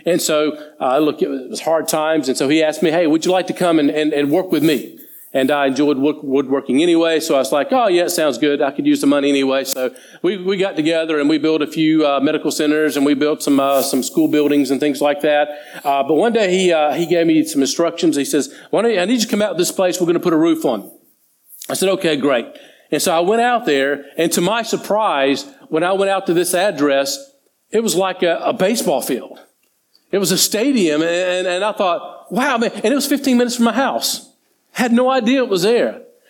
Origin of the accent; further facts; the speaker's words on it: United States; now in Australia; But growing up in the States, baseball was actually a part of my life. I played baseball for 7 years and I really enjoyed it.